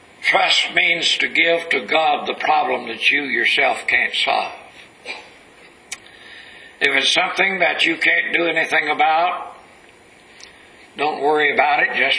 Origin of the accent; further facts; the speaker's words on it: Texas, United States; I can remember growing up in East Texas on the farm.